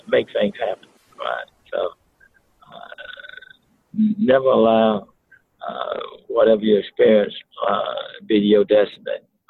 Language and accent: English; Bayboro, North Carolina, United States; Well, I grew up in rural North Carolina, a little place called Bayboro, North Carolina. Proud to be a product of rural America, and grew up in time of segregation.